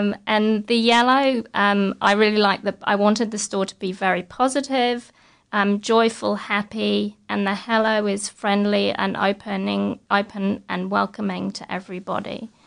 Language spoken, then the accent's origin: English; London, United Kingdom; also born or lived in New Zealand; now in Brisbane, Australia; I grew up in London and lived in New Zealand for a while. And my family's back in London